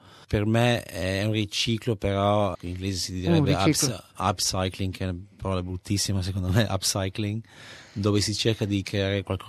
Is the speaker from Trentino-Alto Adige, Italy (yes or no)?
yes; Merano, Trentino-Alto Adige, Italy; ho fatto un apprendistato quando avevo 14 anni, nella mia città natale di Merano